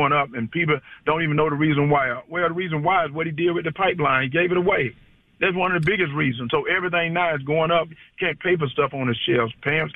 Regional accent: United States; I'm an American. I'm an American. I live in America, and I got an American son. I got an American wife, and I'm an American.

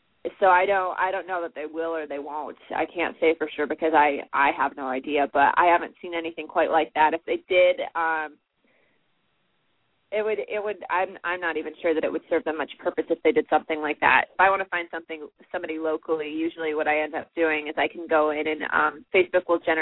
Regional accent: Watertown, New York, United States; Like, I'm from the Watertown, New York area.

